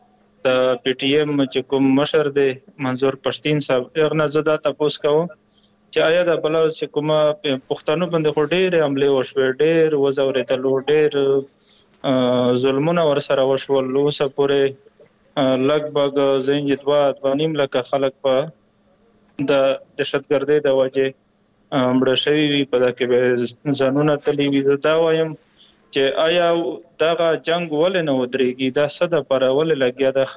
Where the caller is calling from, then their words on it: Bannu, Khyber Pakhtunkhwa, Pakistan; خبرې کوم ضلع بنو نه.